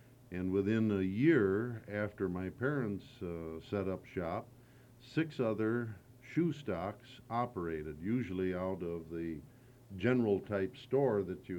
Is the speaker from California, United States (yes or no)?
no; Suttons Bay, Michigan, United States; born there; I was born in Sutton's Bay, and the date distinguishes itself not on any calendar, but in my own memory, June 10th, 1921.